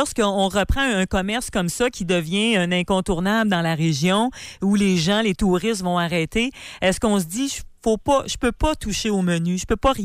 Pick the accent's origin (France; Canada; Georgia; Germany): Canada; Quebec; On est beaucoup de Québécois à prendre des vacances au mois d'août